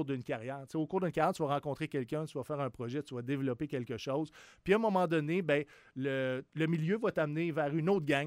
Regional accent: Quebec City, Quebec, Canada; Parce que je suis Québécois, je viens de Limoilou, right?

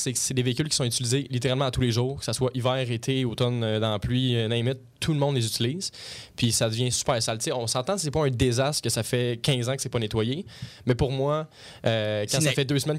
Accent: Blainville, Quebec, Canada; moi je suis de Blainville, la rive nord de Montréal.

